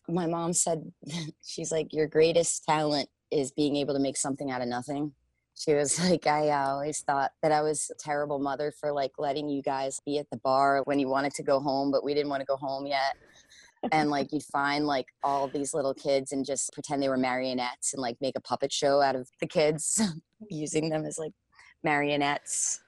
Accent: Asbury Park, New Jersey, United States; You know, I'm from Asbury Park, New Jersey, and I have stayed away from the Jersey Shore sound, I thought, with like a 10-foot pole.

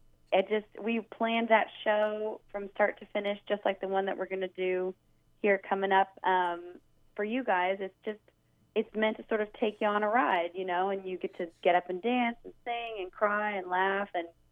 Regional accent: California, United States; I mean, I'm from California, so I love being there at that festival.

